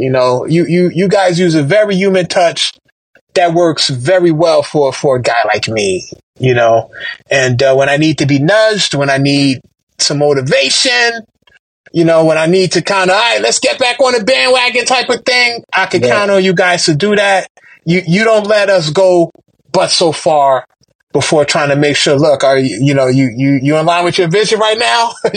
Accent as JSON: {"language": "English", "town": "Newark", "region": "New Jersey", "country": "United States", "tie": "born or raised there", "said": "I was raised in Newark, New Jersey, you know, K-12, public education in Newark, New Jersey. It shaped me and molded me, you know."}